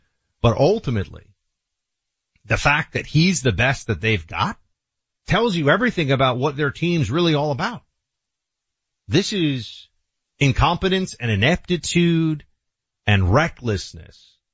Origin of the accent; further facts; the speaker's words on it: United States; And that's the part of it that I think is so disconcerting as an American.